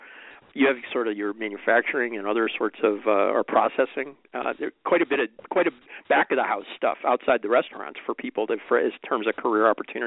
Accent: Detroit, Michigan, United States; I grew up in Detroit, and there were White Castles all over the place

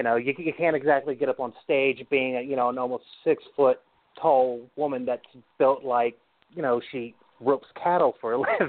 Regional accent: Mississippi, United States; It's just that I grew up in Mississippi, which is, you know, not exactly the Catskills

